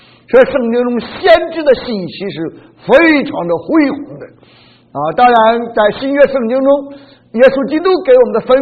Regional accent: China; 其实我们中国人讲写记述文的小说的时候

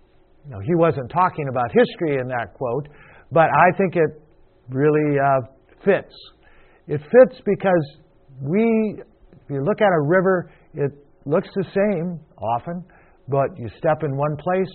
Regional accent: Midwest, United States; I come from America. I was born here raised in the Midwest, and that gives me a certain perspective of things.

